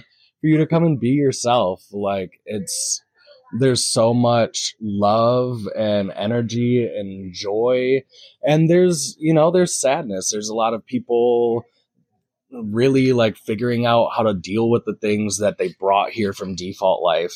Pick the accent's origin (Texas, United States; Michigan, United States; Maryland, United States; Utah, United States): Michigan, United States; I am kind of a being adjacent person, primarily. I am from Michigan.